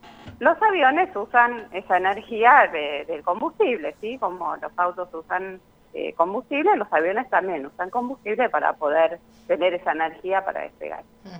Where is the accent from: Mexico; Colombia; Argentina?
Argentina; Buenos Aires; now in Corrientes, Argentina; Muchas aves, por eso yo en realidad soy de Buenos Aires